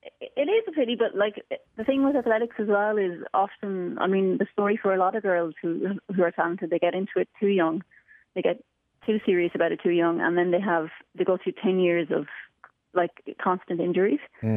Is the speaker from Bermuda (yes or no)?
no; Ireland; being Irish